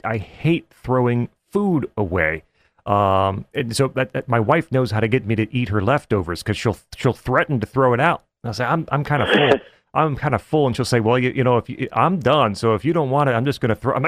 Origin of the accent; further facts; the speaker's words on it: Illinois, United States; I'm originally from the Chicago area. I'm a White Sox fan.